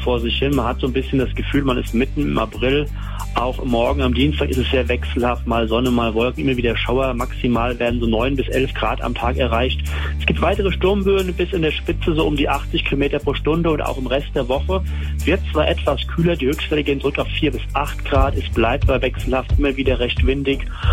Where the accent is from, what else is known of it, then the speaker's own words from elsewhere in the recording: Mainz, Rhineland-Palatinate, Germany; Ja, eigentlich als Mainzer schon